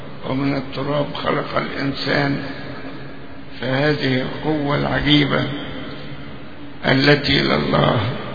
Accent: Egypt; مصلين في هذه المناسبة من اجل بلادنا مصر ان يسود فيها السلام والامان والاستقرار وأن يتحسن اقتصادنا.

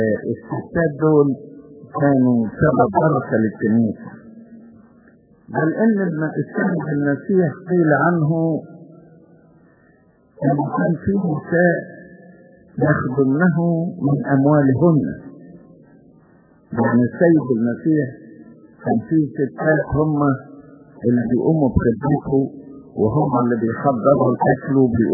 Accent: Egypt; عندنا في مصر الام رفقة في صنباط الكنيسة على اسم الام رفقة

